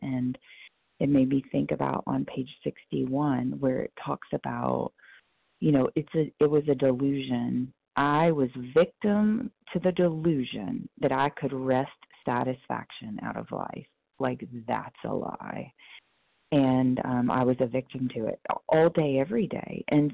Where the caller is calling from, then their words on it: Kentucky, United States; I am calling in from Kentucky.